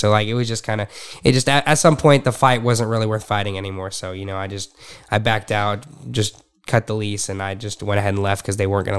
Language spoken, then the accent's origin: English; Alvarado, Texas, United States; also born or lived in Arlington; So we always, me and him, we grew up in here in Texas. And I moved to Arlington. I mean, I'm just going to say how we met pretty much. I just went to school before I was a young kid. I grew up in Alvarado.